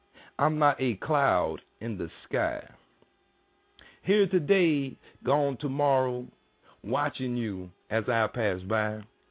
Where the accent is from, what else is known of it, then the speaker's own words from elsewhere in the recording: the South, United States; I am from the South, so the words that you hear up about my mouth is how I talk.